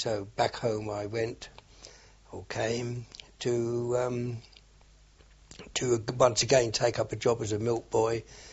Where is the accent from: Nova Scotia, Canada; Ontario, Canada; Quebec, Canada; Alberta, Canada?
Nova Scotia, Canada; Halifax; born there; I was born in Halifax, Nova Scotia, Canada, on the 7th of November, 1919.